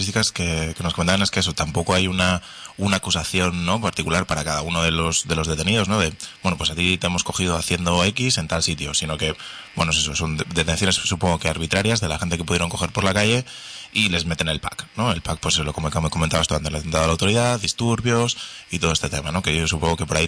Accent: Burgos, Castile and León, Spain; los que somos de Burgos o conocemos su realidad, es siempre que pasa algo en esta ciudad

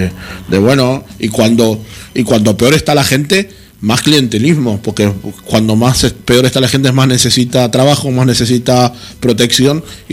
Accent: Madrid, Community of Madrid, Spain; yo te puedo asegurar que vengo de Madrid

